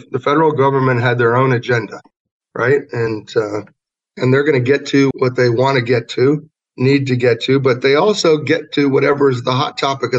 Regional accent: Virginia, United States; And I'm from Virginia, so I approached the government of Virginia first.

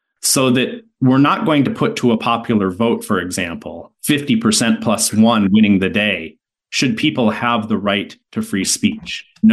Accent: Midwest, United States; I grew up in the Midwest.

